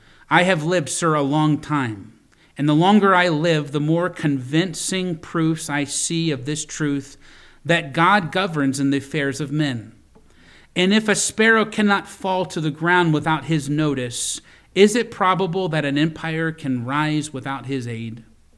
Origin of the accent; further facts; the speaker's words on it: Virginia, United States; I grew up in Virginia, and so many times I'd go to the Smithsonian Museum and just look at the artifacts there